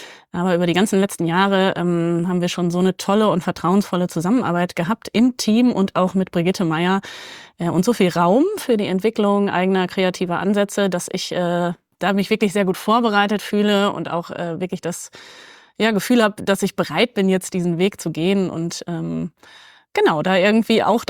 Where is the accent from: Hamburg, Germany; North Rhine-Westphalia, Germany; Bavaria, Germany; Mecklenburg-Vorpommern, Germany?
North Rhine-Westphalia, Germany; Minden; also born or lived in Bückeburg; weil geboren bin ich in Bückeburg und aufgewachsen in Minden.